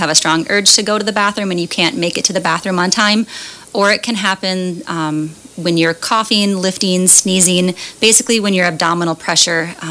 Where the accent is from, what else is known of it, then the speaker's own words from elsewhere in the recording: Madison, South Dakota, United States; I grew up here in Madison. I did not make it very far from home.